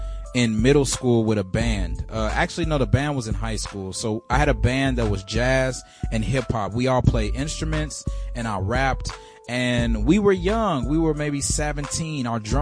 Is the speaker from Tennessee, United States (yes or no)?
yes; Nashville, Tennessee, United States; also born or lived in Gary, Indiana; now in Bronx, United States; Right now, I'm in the Bronx, New York. I moved here in 2015, but I was raised in Nashville, Tennessee, and born in Gary, Indiana.